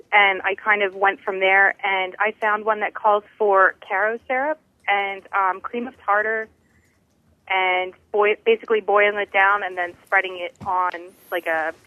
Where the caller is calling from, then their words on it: Harleysville, Pennsylvania, United States; I am calling from Harleysville, PA.